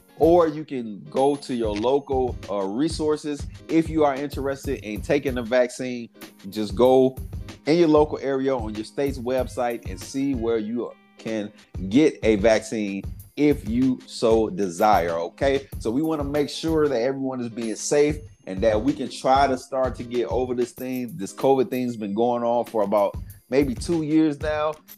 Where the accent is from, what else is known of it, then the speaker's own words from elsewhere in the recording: Gary, Indiana, United States; I'm from Gary, Indiana